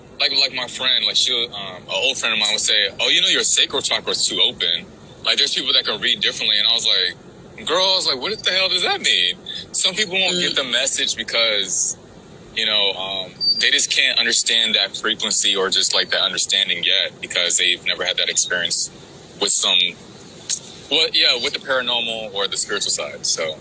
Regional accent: California, United States; she's from Kansas and I'm from California.

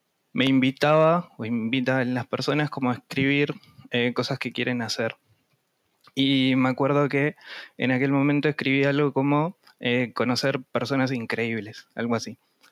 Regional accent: Salto, Uruguay; Vivo en Salto, nací, crecí y todo en Salto. Salto, Uruguay, queda muy al norte de Uruguay. Y respecto a Argentina, sería enfrente a Entre Ríos.

